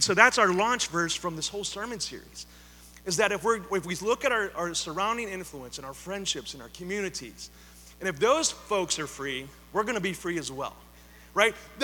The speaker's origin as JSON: {"language": "English", "town": "Beaver Falls", "region": "Pennsylvania", "country": "United States", "tie": "born or raised there", "said": "I grew up in Beaver Falls, PA. Some of my friends were caught up in some really tough stuff."}